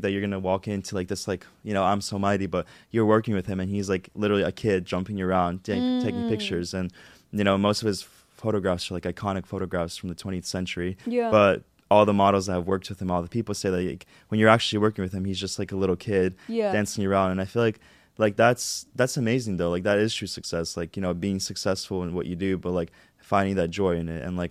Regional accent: Moscow, Russia; So I feel like even you're from Pennsylvania, I'm from Moscow, like Logan, he's from Mississippi

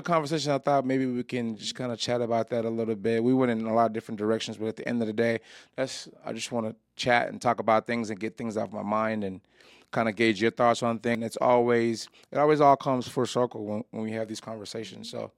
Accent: Nigeria; I come from literally being Nigerian.

